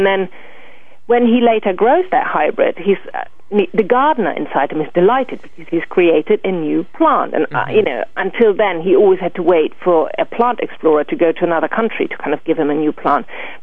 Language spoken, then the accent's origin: English; Germany; because I'm from Germany